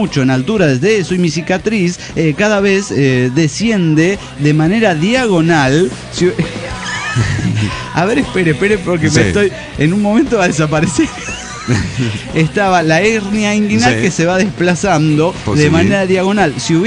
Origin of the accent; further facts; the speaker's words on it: Mérida, Yucatán, Mexico; now in Guadalajara, Mexico; de Mérida, Yucatán.